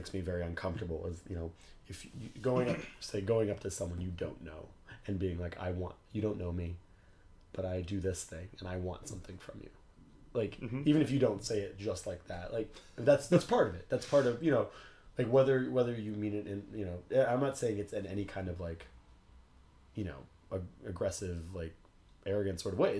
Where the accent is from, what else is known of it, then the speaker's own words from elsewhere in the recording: the South, United States; because I grew up in the South, and, you know, you see musicians and composers who live in the South